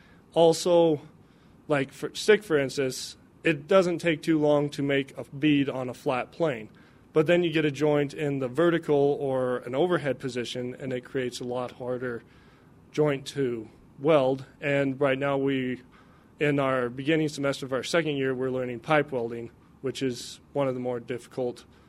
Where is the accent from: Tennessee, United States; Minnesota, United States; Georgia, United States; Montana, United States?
Montana, United States; Winnett; I grew up in outside a little town, Winnet, Montana, Central State. My folks, they have a ranch, so I grew up on a ranch working cattle.